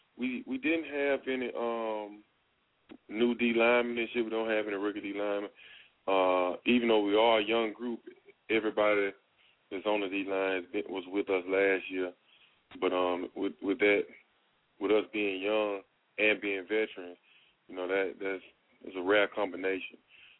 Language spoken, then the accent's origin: English; Selma, Alabama, United States; We had second annual football camp down in my hometown, Selma, Alabama.